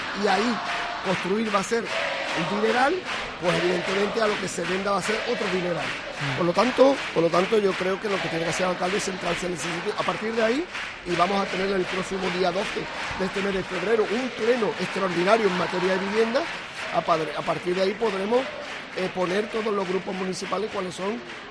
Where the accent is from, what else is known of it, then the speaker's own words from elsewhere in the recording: Cádiz, Andalusia, Spain; es algo que como gaditano, porque al final en el ayuntamiento pues estamos de paso, pero seguiremos viviendo en Cádiz